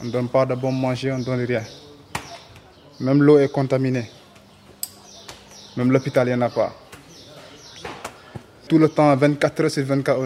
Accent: Senegal; now in France; Je suis sénégalais.

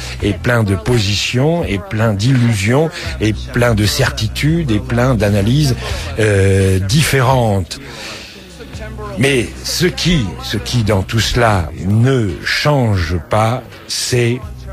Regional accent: France; ici, nous, en France

